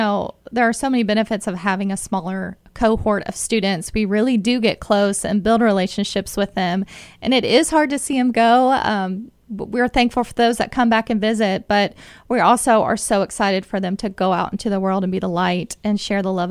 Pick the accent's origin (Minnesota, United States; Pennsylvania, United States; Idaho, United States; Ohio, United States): Ohio, United States; I'm from Ohio